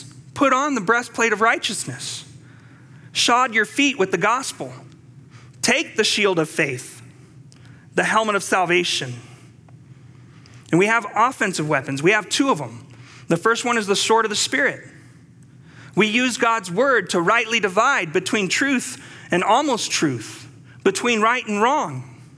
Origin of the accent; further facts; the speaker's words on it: El Paso, Texas, United States; You see, I'm from El Paso. Our church is about 15 miles away from the site where the latest shooting had occurred. And in the midst of blinding confusion of what transpired a week ago in my hometown, the community was lost for words.